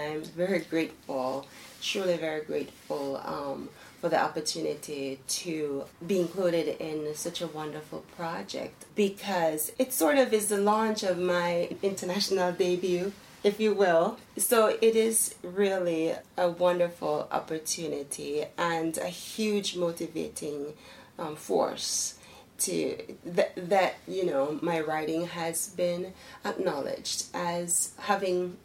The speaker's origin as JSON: {"language": "English", "country": "Belize", "first_language": "Belize Creole", "second_language": "English", "said": "So my first language is Belize Creole, and it is the lingua franca of Belize. But however, English is the official language. I learned to read in English, to write in English."}